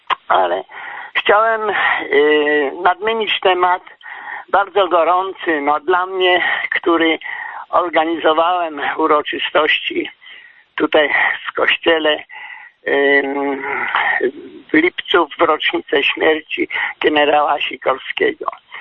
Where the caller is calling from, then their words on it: Głogów, Lower Silesian Voivodeship, Poland; z Głogowa. … Jestem synem Sybiraka, który urodził się w 1941 roku.